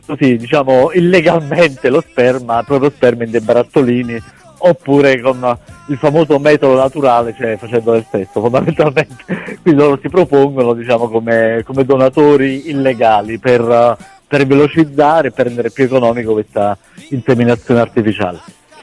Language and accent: Italian; Naples, Campania, Italy; io sono napoletano, in quegli anni compravo le cassette Mixed by Harry